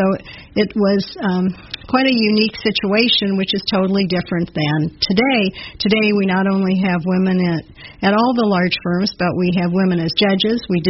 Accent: Kansas City, Missouri, United States; Well, born and raised in Kansas City, went away to college, but came back to law school at UMKC Law School

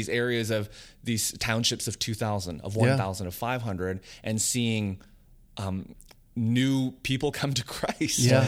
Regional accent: Canada; And I'm Canadian, rural Canada as well.

